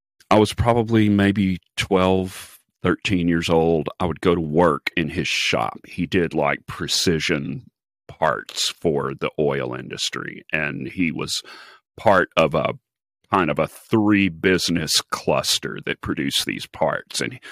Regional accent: Longview, Texas, United States; I mean, I grew up in Longview, Texas. It was horrible for people of color.

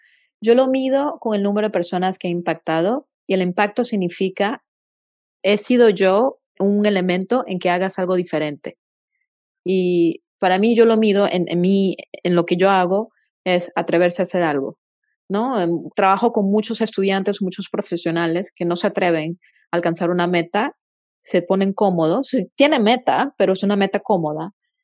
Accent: Venezuela; yo soy de Venezuela, entonces hablo con mis manos y hablo muy expresivamente

